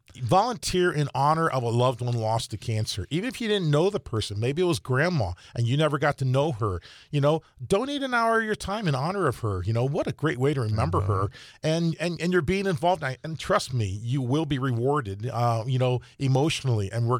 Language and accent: English; Ohio, United States; because I came from Ohio a couple years ago.